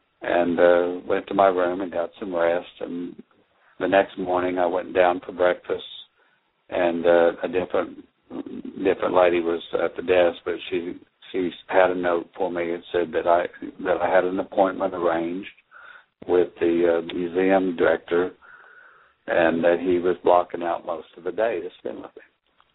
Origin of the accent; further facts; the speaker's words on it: Oklahoma, United States; I'm from Oklahoma. I've learned a lot of Native history, and I have some Native bloodline